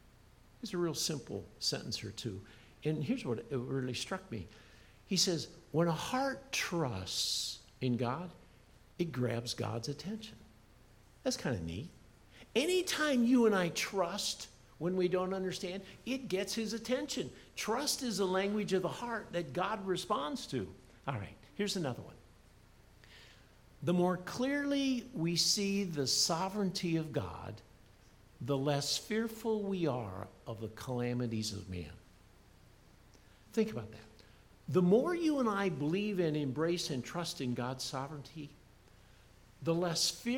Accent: Iowa, United States; I shared with the church family when I was 14, growing up in Iowa.

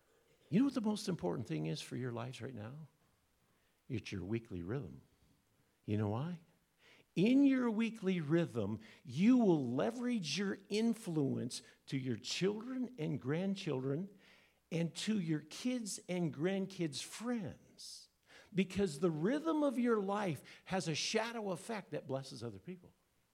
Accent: Iowa, United States; As many of you know, I grew up in Iowa, and Dad died when I was 14.

